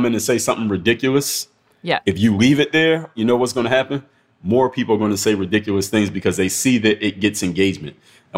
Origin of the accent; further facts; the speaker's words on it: United States; As an American, you don't hear it as much.